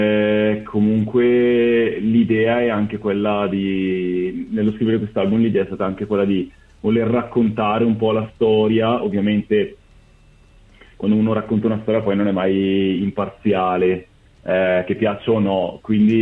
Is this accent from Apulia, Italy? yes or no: no; Bergamo, Lombardy, Italy; Quindi noi che siamo cresciuti a Bergamo e nella provincia di Bergamo, abbiamo visto innumerevoli esempi